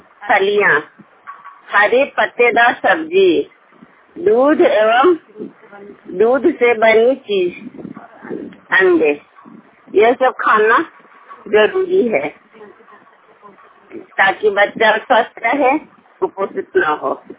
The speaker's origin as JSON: {"language": "Hindi", "town": "Gavaspur", "country": "India", "said": "मैं गांव गवसपुर से हूँ, गोंदी बीघा पंचायत।"}